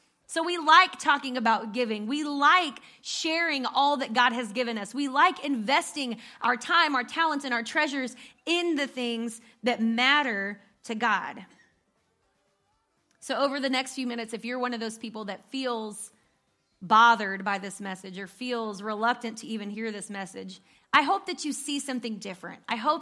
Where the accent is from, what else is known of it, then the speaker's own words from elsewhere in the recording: Texas, United States; I'm like, I'm from Texas, obviously, in case you didn't hear the draw.